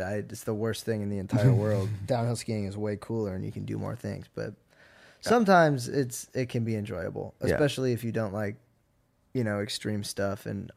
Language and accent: English; Alaska, United States; I feel like I'm so happy I was raised in Alaska. I think anywhere else would have been crazy.